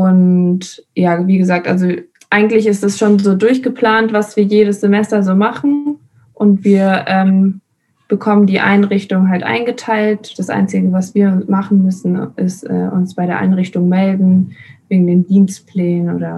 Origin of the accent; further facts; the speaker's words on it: Spain; German is a second language; moved away as an adult; now in Tübingen, Germany; ich komme ja aus Spanien und dort kann man eigentlich Pflege nur studieren.